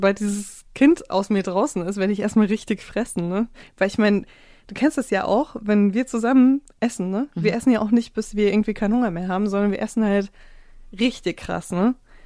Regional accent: Saarbrücken, Saarland, Germany; born there; Ich bin ja in Saarbrücken geboren und ich kann mir immer noch nicht vorstellen, wer da eigentlich lebt.

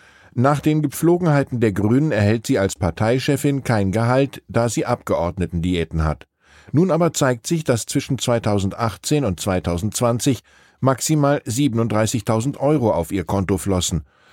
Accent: Wiesbaden, Hesse, Germany; In meiner Heimat Wiesbaden-Rheingau

